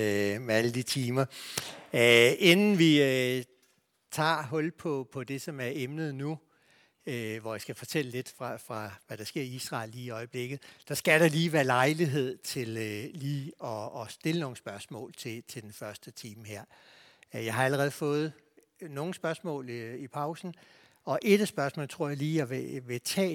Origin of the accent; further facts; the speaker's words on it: Copenhagen, Capital Region of Denmark, Denmark; Altså, godt nok er jeg københavner